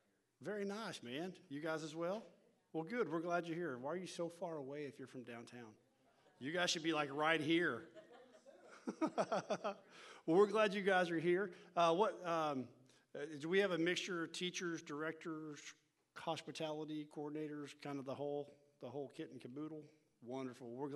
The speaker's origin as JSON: {"language": "English", "region": "Texas", "country": "United States", "said": "but I'm originally from North Texas, so if my accent kind of gets in the way a little bit, let me know"}